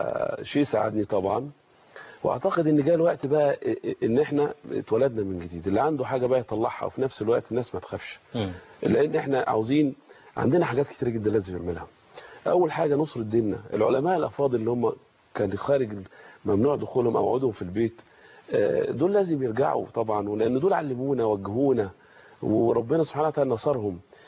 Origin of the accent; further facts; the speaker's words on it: Al Fashn, Beni Suef Governorate, Egypt; أنا من مواليد مركز الفاشن محافظة بني سويف، وأنا في سن صغير مبكر يعني كنت بلعب في الشارع وألعب في الحارة وألعب في مركز الشباب